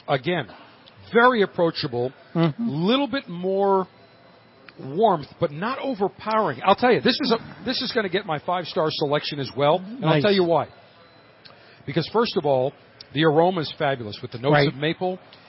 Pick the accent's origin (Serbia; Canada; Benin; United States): United States; Buffalo, New York; Very famous in my hometown of Buffalo